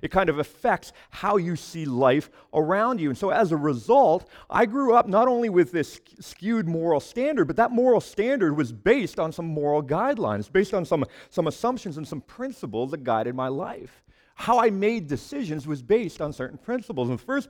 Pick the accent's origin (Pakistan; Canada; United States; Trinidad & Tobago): Canada; Western Canada; I grew up in Western Canada.